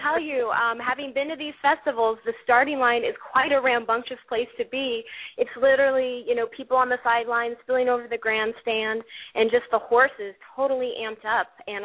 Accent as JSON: {"language": "English", "region": "Colorado", "country": "United States", "tie": "born or raised there", "said": "And I also had a personal background in horses growing up in Colorado."}